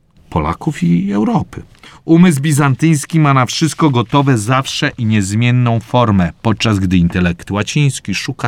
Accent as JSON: {"language": "Polish", "town": "Błędów", "region": "Masovian Voivodeship", "country": "Poland", "said": "Ja pochodzę z Błędowa koło Grójca"}